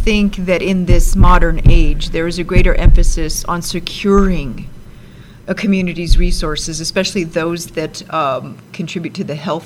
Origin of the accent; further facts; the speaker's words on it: Bernalillo, New Mexico, United States; Yes, I'm born and raised in Bernalillo.